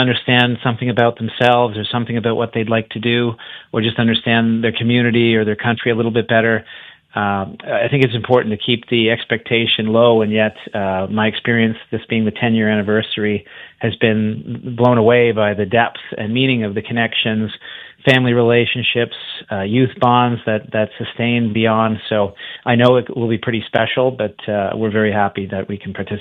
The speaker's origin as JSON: {"language": "English", "region": "New Brunswick", "country": "Canada", "tie": "born or raised there", "said": "When I was 15 years old and growing up in New Brunswick"}